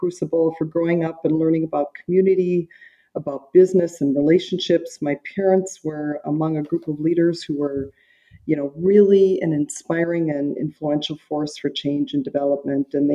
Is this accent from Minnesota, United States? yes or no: yes; Olivia, Minnesota, United States; So I grew up in Olivia, Minnesota. It's about 75 miles northwest of St. Peter.